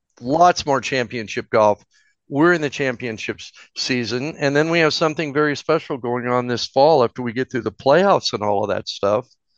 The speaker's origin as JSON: {"language": "English", "town": "Detroit", "region": "Michigan", "country": "United States", "tie": "born or raised there", "said": "you've got the Rocket Classic in Detroit, my hometown."}